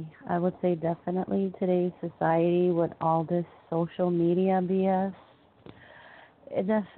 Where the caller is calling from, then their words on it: Chicago, Illinois, United States; I'm calling from Chicago.